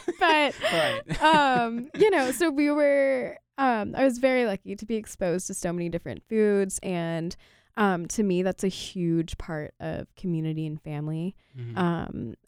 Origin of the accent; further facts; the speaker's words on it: United States; I'm American first, and then I've also got Lebanese heritage.